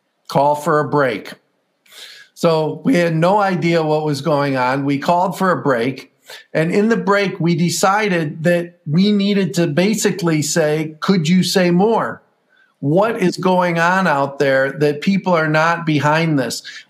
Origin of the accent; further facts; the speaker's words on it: Toledo, Ohio, United States; I came back to my hometown where I live now in Toledo, Ohio.